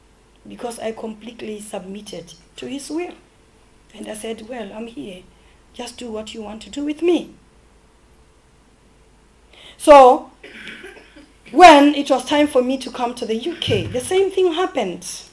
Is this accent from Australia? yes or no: no; Botswana; first language Kalanga; English is a second language; I have my mother tongue, which is Kalanga. I have our national language, which is Setswana. We are from Botswana, national language is Setswana. And then we have English.